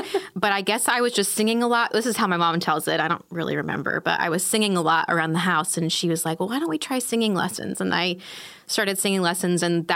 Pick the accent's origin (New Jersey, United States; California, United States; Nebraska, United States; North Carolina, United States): Nebraska, United States; Lincoln; I grew up in Lincoln, Nebraska, like landlocked state, literally had never been to like a beach.